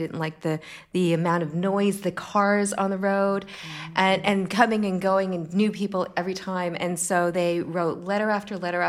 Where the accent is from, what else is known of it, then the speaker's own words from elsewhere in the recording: Canada; I'm here from Canada